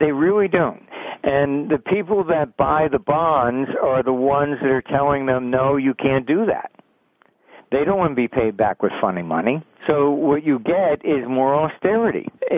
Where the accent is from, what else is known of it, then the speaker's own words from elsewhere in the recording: United States; Look, I'm not British. I'm American.